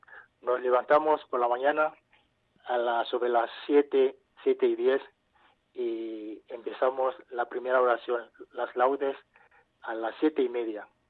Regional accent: Côte d’Ivoire; now in Spain; vengo de Costa de Marfil y llevo ya casi 5 años aquí estudiando. Y el primer año estudié el idioma en León

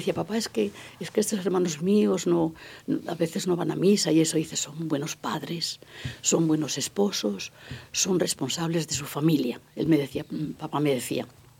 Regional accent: Celada, Castile and León, Spain; born there; yo nací en el 47 en Celada, ya todos mis hermanos hemos nacido aquí.

